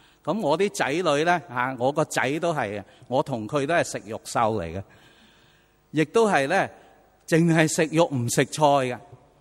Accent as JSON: {"language": "Chinese", "region": "Fujian", "country": "China", "moved": "yes", "lives_now": "Hong Kong", "said": "其中一位就是在60年代当我从福建来到香港的时候，当时呢我和妈妈是偷渡来的"}